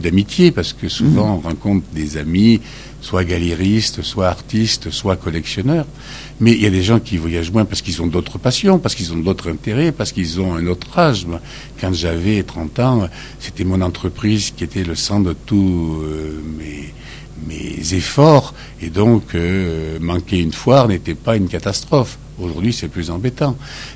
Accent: Valence, Auvergne-Rhône-Alpes, France; Valence, dans la Drôme.

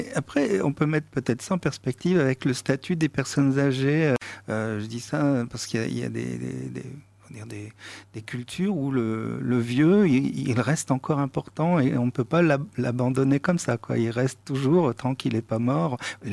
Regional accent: France; nous, en tant que Français, du mal à saisir le fait que d'autres fonctionnent autrement que nous

